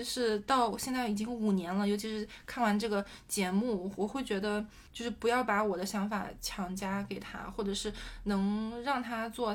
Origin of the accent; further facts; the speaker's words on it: China; 像我是国内长大的孩子